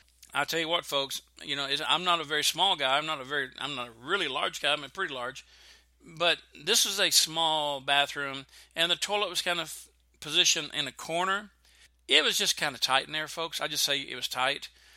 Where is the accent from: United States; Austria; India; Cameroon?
United States; Texas; because I was raised in the South, and that's what we like, especially in Texas.